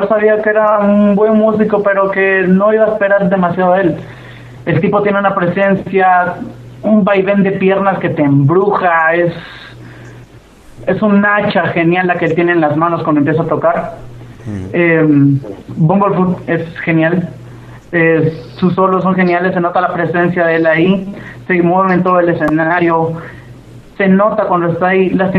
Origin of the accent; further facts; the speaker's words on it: Guatemala; No, hombre, soy de Guatemala.